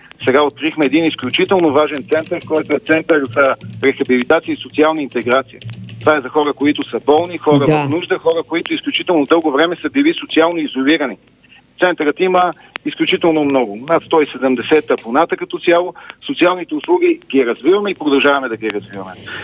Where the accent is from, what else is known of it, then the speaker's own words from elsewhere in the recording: Kostinbrod, Sofia Province, Bulgaria; В Костинброд съм израснал, в Костинброд израстват и децата ми.